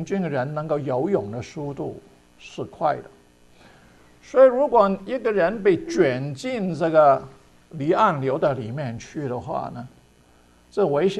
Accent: Hong Kong; 我小的时候在这个香港长大，香港那个时候还没有捷运，没有这个地下这个车，都是坐公车的

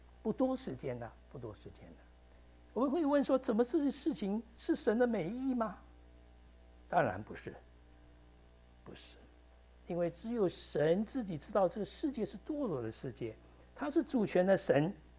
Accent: Malaysia; moved away as an adult; now in United States; 我以前在美国开始的时候念书的时候，大概在美国八年才回家。哦，我是马来西亚来的。

